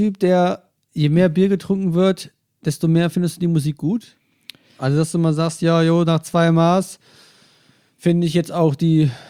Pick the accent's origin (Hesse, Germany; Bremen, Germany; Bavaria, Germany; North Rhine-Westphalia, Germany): North Rhine-Westphalia, Germany; Cologne; Wir kommen aus der Stadt mit K.